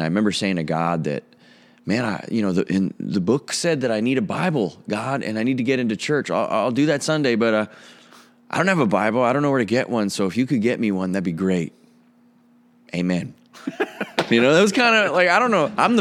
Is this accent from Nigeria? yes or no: no; Winnipeg, Manitoba, Canada; also born or lived in Stonewall, Canada; Sure. Well, it's great being here from Manitoba. That's where I live and call home. And I grew up in Winnipeg.